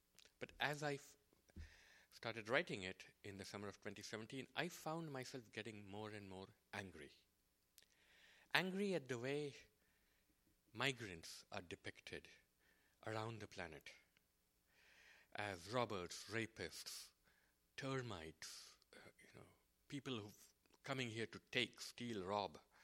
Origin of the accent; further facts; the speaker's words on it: Mumbai, Maharashtra, India; also born or lived in England / France / Brazil; now in Jackson Heights, United States; I came from Bombay to Jackson Heights in 1977.